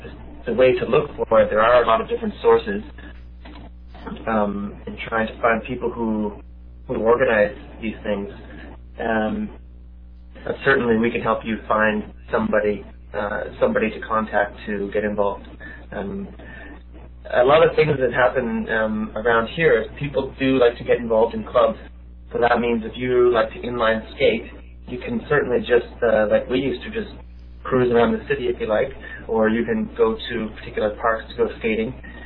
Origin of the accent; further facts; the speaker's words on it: Canada; I remember I came here 4 years ago. I'm Canadian